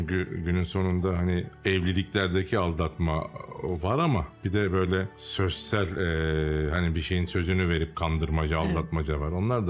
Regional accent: Izmir, İzmir, Turkey; Ben de İzmirliyim.

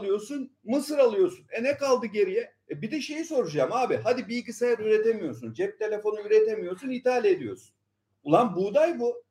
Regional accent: Eskişehir, Turkey; Ben Eskişehirliyim abi bak. Eskişehir, Ankara, Konya. Benim büyüdüğüm zamanı söylüyorum. Ben böyle şehrin dışında bir yerde yaşıyordum. Önümüz buğday tarlasından geçilmezdi. Yani biz buğday tarlalarının arasında oynayarak büyüdük.

